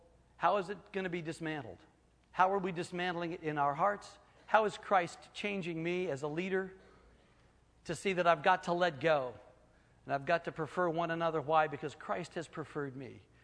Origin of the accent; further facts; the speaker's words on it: Alexandria, Virginia, United States; I grew up in Northern Virginia, in Washington, D.C., actually in Old Town Alexandria. A very nice place.